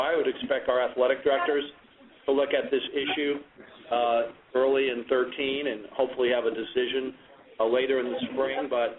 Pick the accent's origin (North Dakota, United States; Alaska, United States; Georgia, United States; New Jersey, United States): New Jersey, United States; Newark; I'm proud to be a New Jersey person. My dad was a high school teacher in Newark. I grew up in Newark. I was born in Newark.